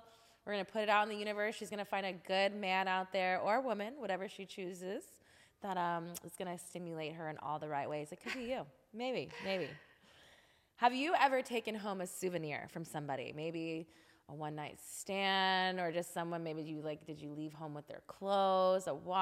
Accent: Texas, United States; we're blunt, straight to the point, you know, I mean, me as a Texan.

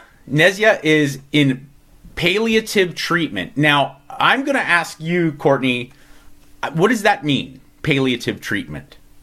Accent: Kenya; I'm from Kenya. We don't just leave our neighbor to struggle.

